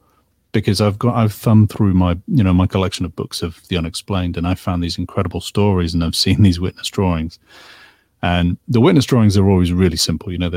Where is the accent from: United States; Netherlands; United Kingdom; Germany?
United Kingdom; England; When I grew up in England, I would frequent the museums there